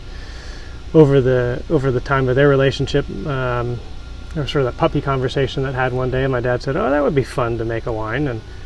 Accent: Princeton, New Jersey, United States; moved away as an adult; also born or lived in Ridgewood / New York; I was born in Ridgewood, New Jersey, mm-hmm. raised in Princeton, New Jersey. Uh-huh. I went to school in upstate New York and moved out to California in 2001.

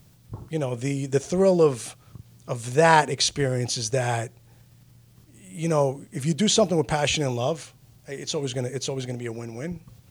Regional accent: Queens, New York, United States; also born or lived in Los Angeles; almost kind of like a poor man's Entourage of how I grew up in Queens.

